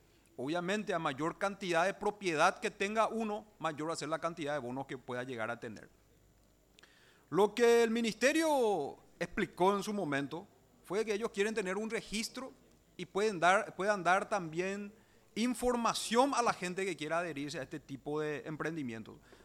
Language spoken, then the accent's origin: Spanish; Paraguay; porque nosotros como paraguayos le obligamos a través de una ley